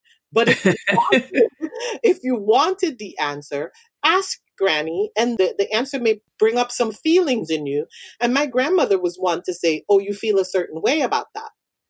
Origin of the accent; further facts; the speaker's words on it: Guyana; and so growing up in Guyana, there was no such things as nursing homes. So our elderly folks lived with us until they died.